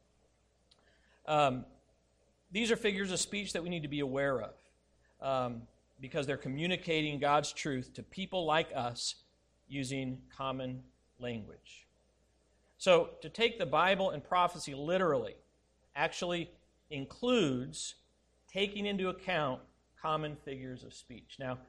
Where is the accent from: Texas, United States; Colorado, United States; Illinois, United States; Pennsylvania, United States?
Colorado, United States; growing up in Colorado, we loved to go to the mountains.